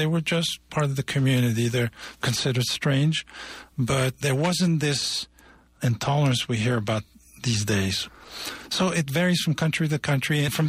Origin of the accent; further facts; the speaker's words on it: Algeria; I grew up in Algeria, and I saw some overtly gay people, some of them famous poets, artists